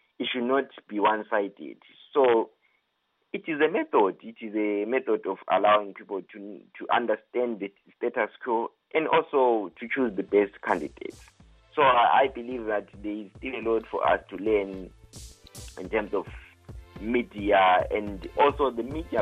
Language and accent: English; Zimbabwe; including my home country, Zimbabwe.